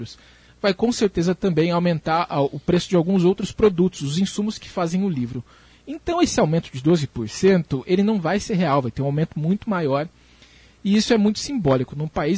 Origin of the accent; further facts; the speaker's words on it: Umuarama, Paraná, Brazil; eu vim de Umuarama, meus pais eles não têm educação formal